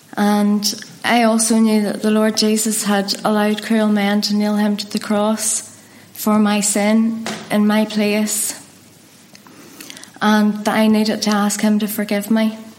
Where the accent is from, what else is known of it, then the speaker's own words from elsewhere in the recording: Ballymena, Northern Ireland, United Kingdom; I was born and brought up in Ballymena. I was the oldest of four children. I was from a good home, a respectable home.